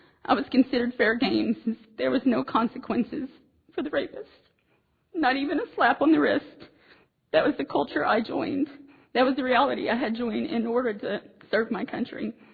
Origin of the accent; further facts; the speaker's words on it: United States; I felt it clear to me that my obligation as an American, and from my point of view, my obligation to God, was to help my nation stronger in any way I could.